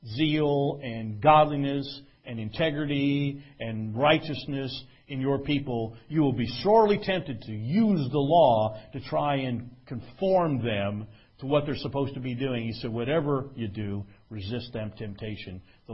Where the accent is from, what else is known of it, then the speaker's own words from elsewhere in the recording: New Jersey, United States; I'm from New Jersey. I can't help it. Everything I say sounds sarcastic.